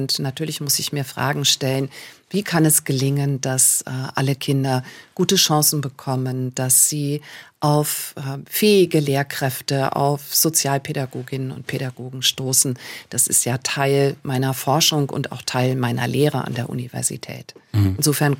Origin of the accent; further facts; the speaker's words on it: Schleswig-Holstein, Germany; now in Heidelberg, Germany; bin aus Nordfriesland nach Heidelberg gekommen, also wirklich eine weite Entfernung.